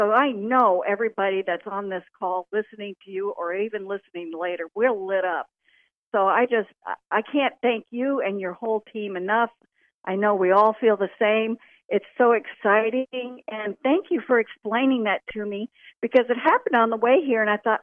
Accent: Oklahoma, United States; But I'm actually from Oklahoma, and I drove to Missouri to be with my daughter and grandchildren.

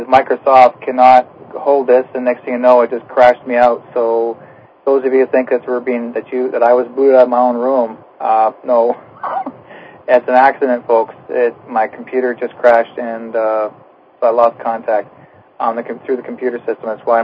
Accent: Canada; basically I'm a Canadian.

